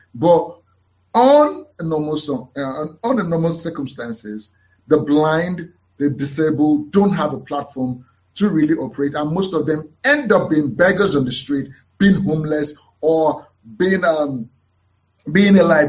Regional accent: Lagos, Nigeria; born there; also born or lived in Anambra; I was born in Lagos. Like the Americans, I ought to be called a Lagosian, but actually I'm not called a Lagosian. I'm called an Anambrarian, which is from Anambra State.

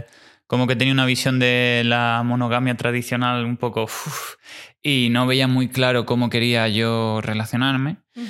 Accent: Almería, Andalusia, Spain; also born or lived in Granada / Barcelona; now in Málaga, Spain; Habito en Málaga ahora mismo, aunque soy de Almería y he vivido mucho tiempo en Granada, Barcelona y otros lares. Trabajo como informático y tengo 26 años

